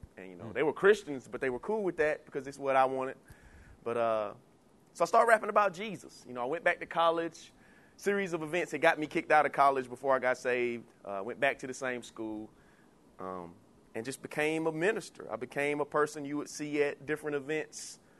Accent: Newnan, Georgia, United States; Just real quick, I'm from Georgia, a small city outside of Atlanta called Noonan. Grew up in the hood for the most part, you know, hoods are everywhere.

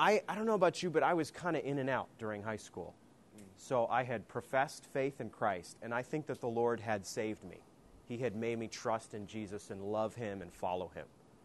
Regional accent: Maine, United States; So growing up in Maine, didn't have many influences in that direction, but heard this music and was just gripped by it

